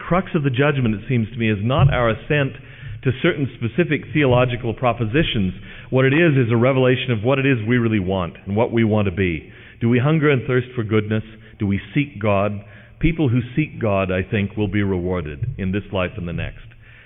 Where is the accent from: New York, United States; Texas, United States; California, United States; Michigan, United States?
California, United States; which I encountered a lot growing up in California.